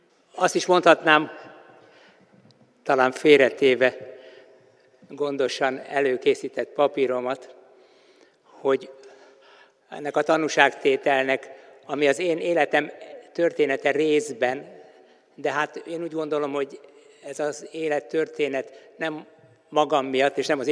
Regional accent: Szentendre, Pest, Hungary; Zsidó családban születtem, Szentendrén. Édesapám, édesanyám is ott született.

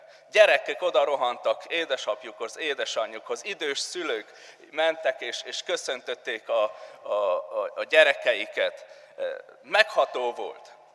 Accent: Transylvania, Romania; also born or lived in South Africa; Nem olyan rég Erdélyben jártam, ahonnan származok

